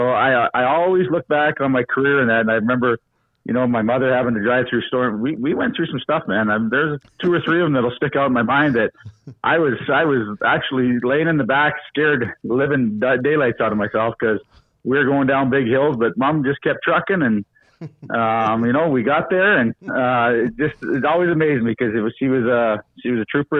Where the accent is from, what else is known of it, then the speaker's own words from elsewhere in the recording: Lucky Lake, Saskatchewan, Canada; when I grew up in Lucky Lake